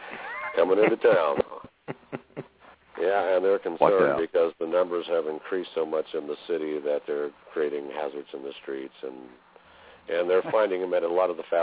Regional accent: Kansas, United States; And, of course, since I'm from Kansas.

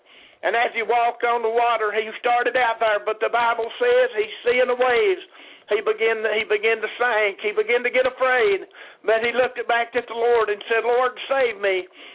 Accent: La Follette, Tennessee, United States; I'm from La Follette, Tennessee.

